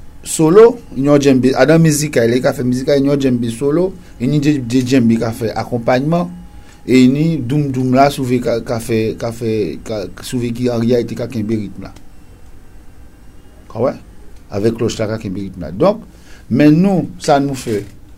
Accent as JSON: {"language": "French", "country": "Guadeloupe", "moved": "yes", "said": "Mais depuis qu'on a quitté la Guadeloupe, on a une soeur, c'est comme Marie Galante. Depuis qu'on a quitté le sol guadeloupéen, on a joué un Kisika."}